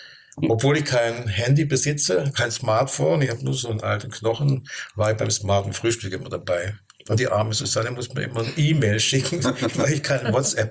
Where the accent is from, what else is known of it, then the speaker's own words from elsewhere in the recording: Stuttgart, Baden-Württemberg, Germany; moved away as an adult; now in Rhön, Germany; Ich komme aus Stuttgart und meine Frau hat mich vor 35 Jahren in die Rhön gelockt.